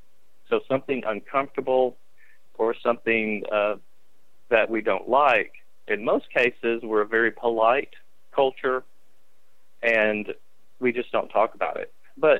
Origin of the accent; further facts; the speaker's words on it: the South, United States; I was raised in the Church of Christ, and there's a lot behind saying that. People in the South, in the Deep South, understand exactly what I mean when I say that, but it's a community. The people that I grew up